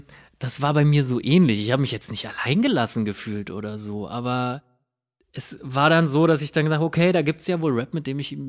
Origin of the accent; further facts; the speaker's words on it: Berlin, Germany; Ich war selten auf diesen Hip-Hop-Jams als Berliner, wo echt randaliert wurde.